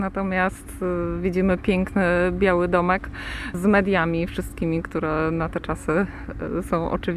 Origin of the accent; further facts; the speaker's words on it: Glincz, Pomeranian Voivodeship, Poland; born there; Urodziłam się w Glinczu i od zawsze wiem, jak tu wyglądało.